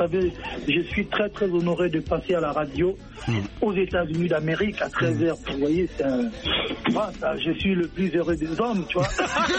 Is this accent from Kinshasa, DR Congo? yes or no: yes; Kinshasa, DR Congo; Je suis un gars de Bandal avec tout ce qui va avec.